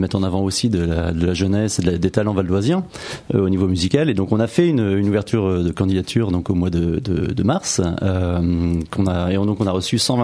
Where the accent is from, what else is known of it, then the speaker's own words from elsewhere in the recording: Hauts-de-France, France; now in Nesle-la-Vallée, France; Ah, je suis un nordiste.